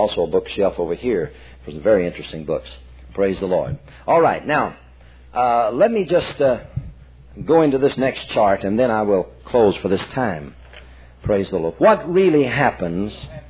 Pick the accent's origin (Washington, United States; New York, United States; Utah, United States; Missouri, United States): Missouri, United States; Springfield; We grew up together in Springfield.